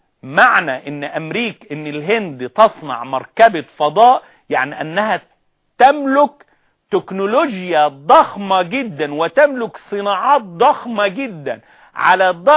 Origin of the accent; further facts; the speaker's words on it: Egypt; عندنا في مصر لما حد يحب يتريق على حد يقول له هو أنا هندي؟